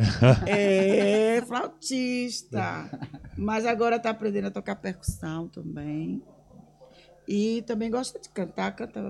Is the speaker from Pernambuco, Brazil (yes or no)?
no; Bahia, Brazil; É um pintor lá da minha terra, é baiano.